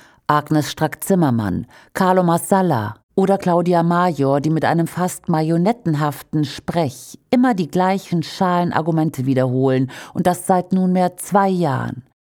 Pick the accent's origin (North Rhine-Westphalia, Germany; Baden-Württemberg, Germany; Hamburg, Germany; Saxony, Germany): North Rhine-Westphalia, Germany; born there; Ich bin in der Nähe von Köln geboren.